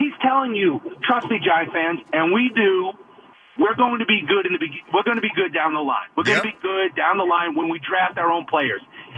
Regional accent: New York, United States; I cannot picture, and I root for the Jets, too. I'm a New Yorker.

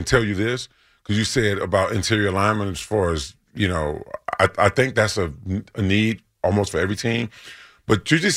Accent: Louisiana, United States; I'm born and raised in Louisiana, watching play, man.

